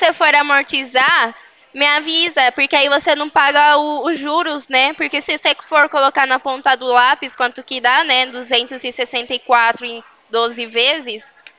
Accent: Americana, São Paulo, Brazil; Eu sou aqui de São Paulo, no interior de Americana.

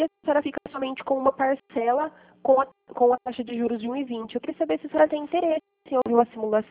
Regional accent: Pirassununga, São Paulo, Brazil; Eu sou de Pirassununga

